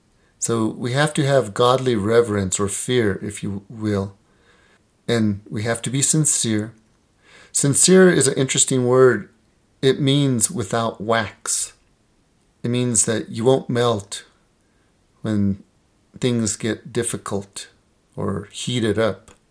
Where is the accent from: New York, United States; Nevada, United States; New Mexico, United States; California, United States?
New Mexico, United States; Española; Growing up in Española, there was many trees along the border of our property on the farm because the Rio Chama was at its end, at the end of the property.